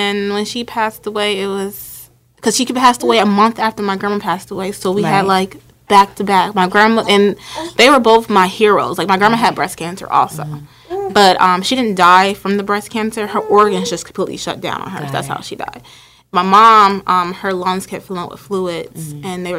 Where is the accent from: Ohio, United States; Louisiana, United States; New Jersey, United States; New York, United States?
New Jersey, United States; And we're both from New Jersey, so we might be kind of related.